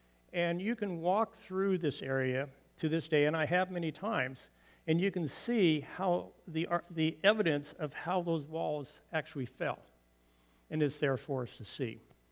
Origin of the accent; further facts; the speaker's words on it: Jericho, West Bank, Palestine; Let me take you to Jericho and share with you my hometown.